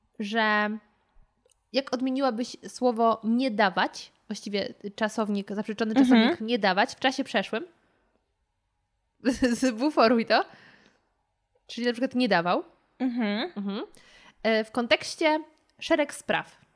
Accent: Warsaw, Masovian Voivodeship, Poland; bo ja z Polski... nawet powiedzmy z Warszawy

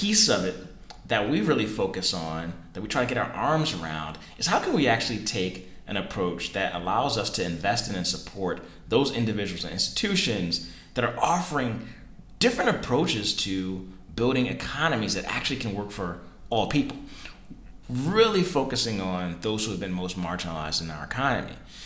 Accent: Baltimore, Maryland, United States; being back in my hometown of Baltimore. Baltimore being a city that is about 64% African American.

